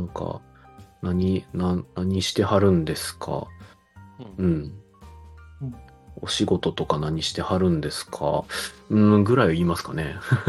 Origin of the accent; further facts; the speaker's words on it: Osaka, Japan; まあ生まれも育ちも大阪ですね。